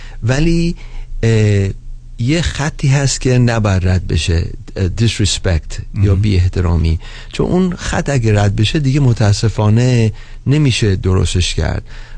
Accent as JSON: {"language": "Persian", "country": "Iran", "said": "من بکگراندم خب چون ما ایرانی هستیم"}